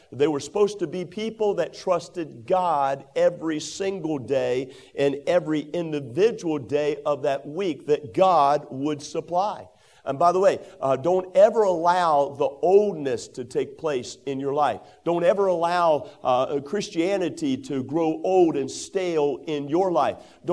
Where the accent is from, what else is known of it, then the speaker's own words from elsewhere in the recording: Millers, Maryland, United States; When I was raised in Millers, Maryland, and I lived on the farm for the first couple of years of my life, 6 years complete.